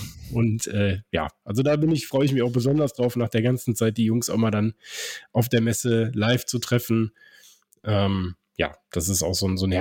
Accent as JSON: {"language": "German", "town": "Cologne", "region": "North Rhine-Westphalia", "country": "Germany", "tie": "born or raised there", "said": "ganz, ganz liebe Grüße in meine Heimat, ins die schönste Stadt Deutschlands, ins wunderschöne Köln."}